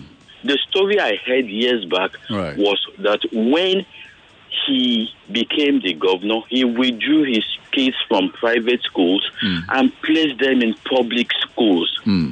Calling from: Surulere, Lagos, Nigeria; I'm calling from Surulere.

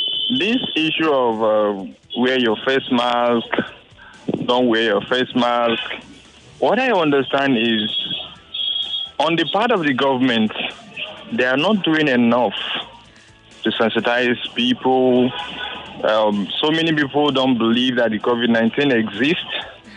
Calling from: Lagos Island, Lagos, Nigeria; I'm calling from Lagos Island.

